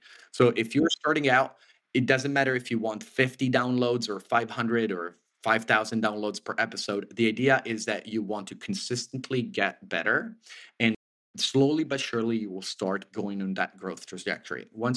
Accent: Italy; English is a second language; also born or lived in Canada; I was born and raised in Italy. Then I lived in Canada as a dual citizen for a long time from Canadian father. Then I moved back to Italy. Now we're doing 6 months and 6 months.

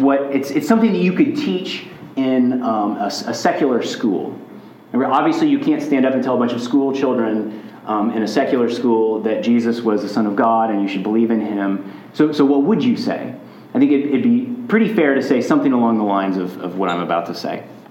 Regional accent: United States; You know, I'm from America, and we have people who like to argue that the earth is flat.

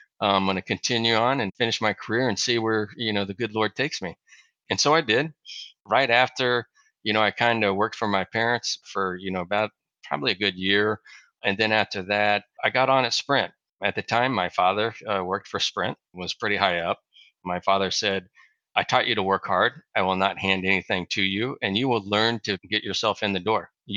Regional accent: Olathe, Kansas, United States; Yeah. So I grew up in Olathe, Kansas. Kind of comical. That's where I live now. Never thought I would come back when I was growing up.

